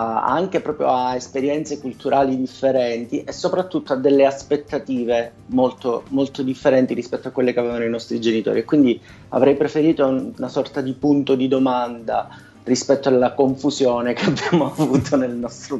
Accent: Caltanissetta, Sicily, Italy; dell'entroterra sicolo, assolutamente nissenico.

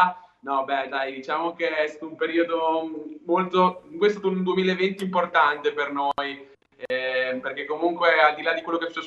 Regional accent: Pavullo nel Frignano, Emilia-Romagna, Italy; veniamo da Pavullo nel Frignano in provincia di Modena, quindi siamo un po' fuori tra virgolette dal mondo musicale, adesso voglio dire, nel senso che non veniamo dalle grandi metropoli

